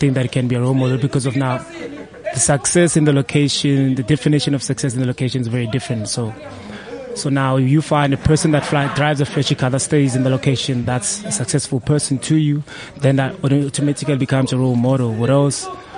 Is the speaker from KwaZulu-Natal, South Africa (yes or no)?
no; Soweto, Gauteng, South Africa; We're from Soweto. So for us to come back here and share stories with the boys actually from Soweto, it's an opportunity for us, and we're happy to have it